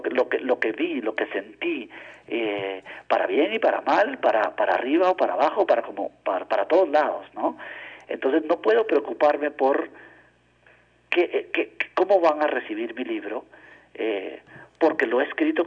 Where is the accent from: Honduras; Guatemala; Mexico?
Guatemala; Igual cuando nosotros como guatemaltecos nos acercamos a literatura española, no hay una España.